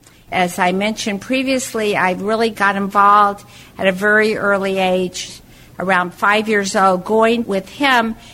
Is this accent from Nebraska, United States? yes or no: no; Oklahoma City, Oklahoma, United States; So growing up in Oklahoma City, I never spoke to or really met anyone that went to the synagogue.